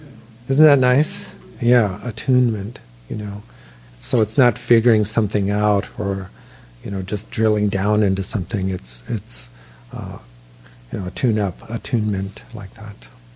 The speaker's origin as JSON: {"language": "English", "region": "New York", "country": "United States", "tie": "born or raised there", "said": "it kind of works with how I grew up in New York"}